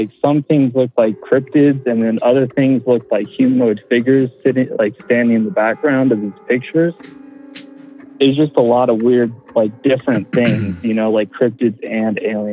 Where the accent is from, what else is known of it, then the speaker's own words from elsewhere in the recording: Colorado, United States; I'm from Colorado and a longtime listener.